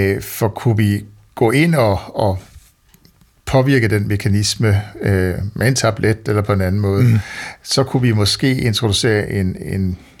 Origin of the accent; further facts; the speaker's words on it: Jutland, Denmark; Nu er jeg også jyde